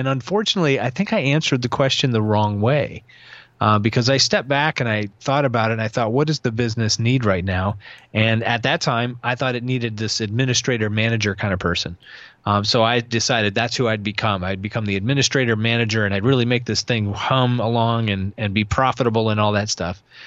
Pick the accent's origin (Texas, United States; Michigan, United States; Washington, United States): Michigan, United States; Chelsea; So I'm originally from Ann Arbor, and just outside of Ann Arbor, a little town called Chelsea.